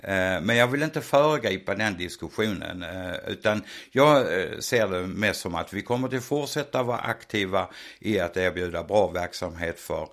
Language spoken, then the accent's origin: Swedish; Lund, Skåne, Sweden; Det stämmer. Jag kommer från Lund. Nej, jag har bott i stort sett över hela Sverige.